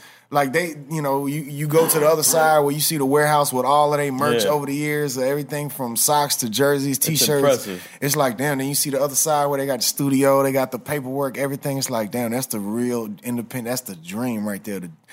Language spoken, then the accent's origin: English; Houston, Texas, United States; growing up in Houston, I wasn't a part of the battle rap scene.